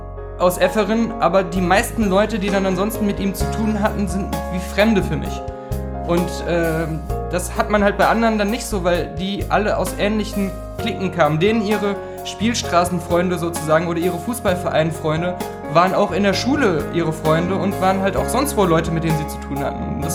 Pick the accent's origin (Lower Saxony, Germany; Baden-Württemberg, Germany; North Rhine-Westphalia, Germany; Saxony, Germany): North Rhine-Westphalia, Germany; Hürth; also born or lived in Bergisch Gladbach; Ich bin nicht geboren in Hürth. Ich bin in Bergisch Gladbach geboren tatsächlich. Oh. Aber ich bin in Hürth aufgewachsen, größtenteils meines Lebens. Und habe da, glaube ich, von Baby an auch immer gewohnt.